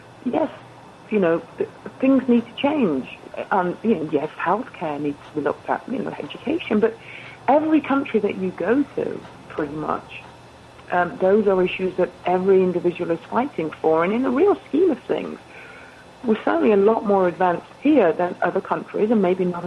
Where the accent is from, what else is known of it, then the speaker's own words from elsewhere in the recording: England, United Kingdom; I come to the table as an English person who doesn't grasp why Americans give Americans such a hard time